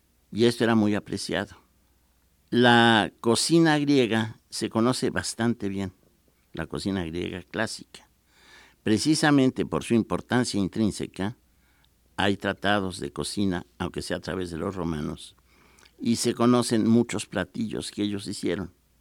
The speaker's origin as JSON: {"language": "Spanish", "country": "Mexico", "said": "Yo, que soy totalmente mexicano, confieso que no me gusta."}